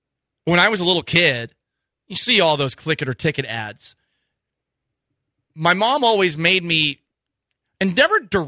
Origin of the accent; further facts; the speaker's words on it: Massachusetts, United States; I remember the town I was growing up in Massachusetts. I'm 5 years old, and I couldn't get the seat buckled.